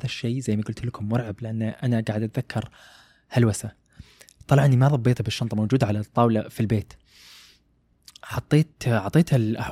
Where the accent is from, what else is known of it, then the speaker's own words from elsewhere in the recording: Khobar, Eastern Province, Saudi Arabia; المهم وصلت المطار البحرين اخذت الطياره من رحت دبي من البحرين انا من الخبر فرحت مطار البحرين اخذت الطياره.